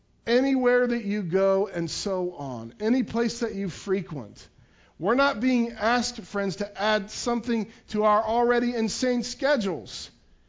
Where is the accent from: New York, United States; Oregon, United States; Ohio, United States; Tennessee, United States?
Ohio, United States; Piqua; I went to a workshop in my hometown of Piqua yesterday morning